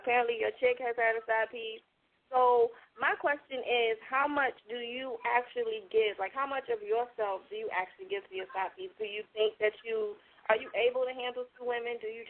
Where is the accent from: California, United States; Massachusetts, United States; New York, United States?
New York, United States; But Cassie Slim is representing from my hometown, New York, New Jersey area.